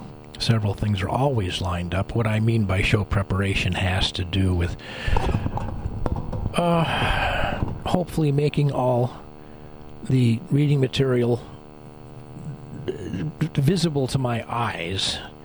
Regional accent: California, United States; I was born and raised in California here, and I grew up in the Lutheran Church because my father and his family, all from Jerusalem

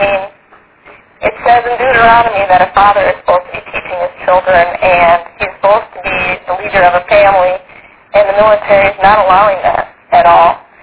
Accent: Minnesota, United States; I actually contacted Senator Dayton's office in Minnesota because we're from Minnesota

